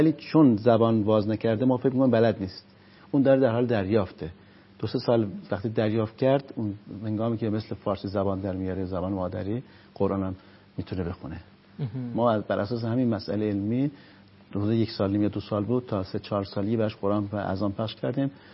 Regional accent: Zanjan, Zanjan Province, Iran; born there; now in Qom, Iran; اصالتا متولد شهرستان زنجان است.

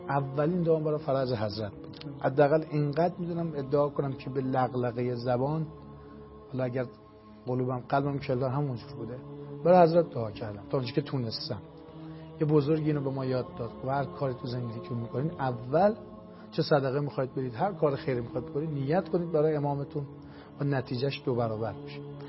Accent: Qom, Iran; یزد، یعنی یه جوری ما از دو منطقه هستیم. و به حضور شما عرض کنم که دیگه همینجا به دنیا اومدیم، همینجا هم بزرگ شدیم که حالا انشالله که اهل قم باشیم.

